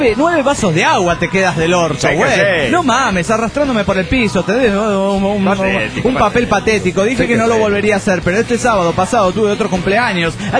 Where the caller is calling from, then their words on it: Los Cabos, Baja California Sur, Mexico; de Los Cabos, Baja California Sur, México.